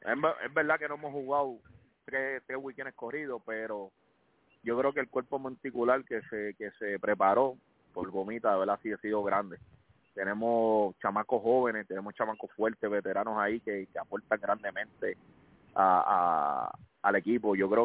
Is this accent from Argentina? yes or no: no; Caguas, Puerto Rico; yo soy natural de Cagua, criado en la Liga Villanueva de Cagua